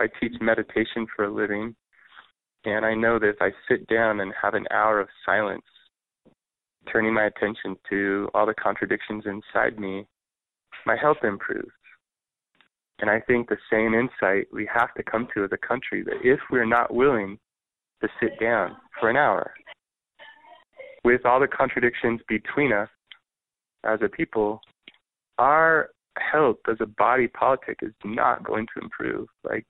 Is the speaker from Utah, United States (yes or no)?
yes; Utah, United States; I'm from Utah, the state that proudly gave Donald Trump his greatest defeat in the primaries.